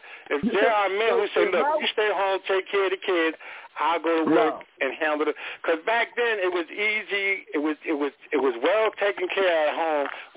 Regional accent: New Jersey, United States; I'm from Jersey.

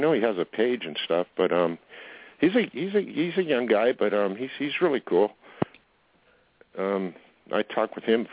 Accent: Fountain Valley, California, United States; I mean, I grew up in Fountain Valley.

